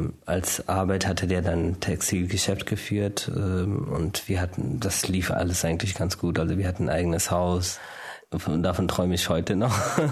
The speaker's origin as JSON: {"language": "German", "country": "India", "tie": "born or raised there", "second_language": "German", "moved": "yes", "lives_now": "Germany", "said": "Ich bin in Indien aufgewachsen mit den Leuten, die dann halt Turban tragen und wo die Väter langen Bart haben oder die Söhne später auch."}